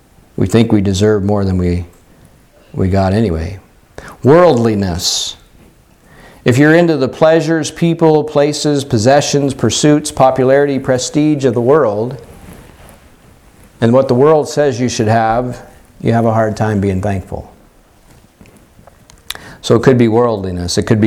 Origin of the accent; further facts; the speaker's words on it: Pennsylvania, United States; he went and served in a church in my home state of Pennsylvania